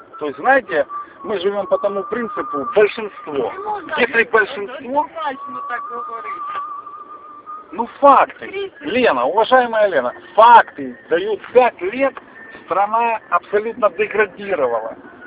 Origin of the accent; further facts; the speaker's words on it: Kyiv, Ukraine; Нет, я родился в Киеве. Я сам киевлянин. Просто отец у меня составыш. И вот я был, я там вырос.